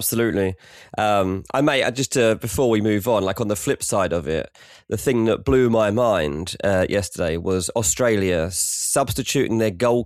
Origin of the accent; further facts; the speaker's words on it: England, United Kingdom; sadly, as an Englishman, Argentina march on.